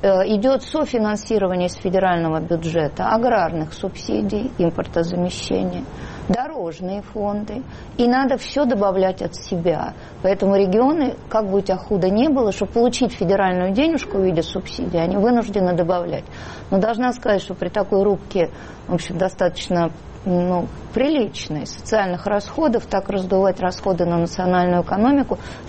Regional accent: Moscow, Russia; Это мы, москвичи, с нашими зарплатами.

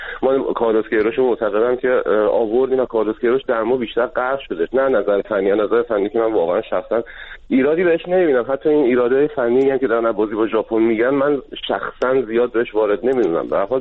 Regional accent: Iran; ببینید من ایرانی هستم، خیلی به ایرانی بودنم خوشحالم، نمیگم افتخار میکنم، خوشحالم.

